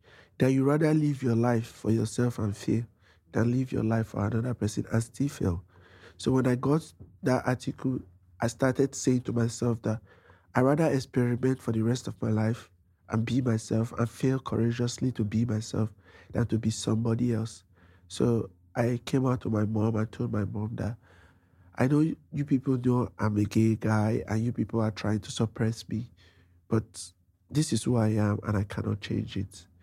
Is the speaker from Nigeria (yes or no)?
yes; Nigeria; I love Nigeria. It's like home is always home, no matter where you go to.